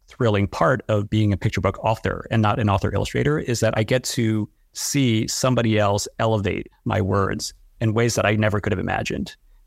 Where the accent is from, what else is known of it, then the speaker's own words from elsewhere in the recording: United States; born there; I was born in the U.S. My parents grew up in Hong Kong and they immigrated here in the late 70s. And my sister and I were both born in the U.S. So to me, I was born in the Chinese diaspora